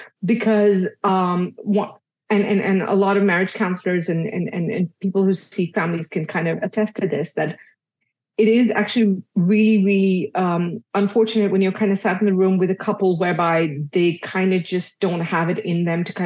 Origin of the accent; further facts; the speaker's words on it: Dubai, United Arab Emirates; so I was born and brought up in Dubai, but I'm originally Indian. So my parents are Indian